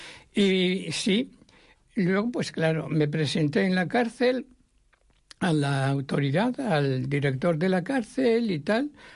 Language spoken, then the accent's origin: Spanish; Navarre, Spain; Soy navarro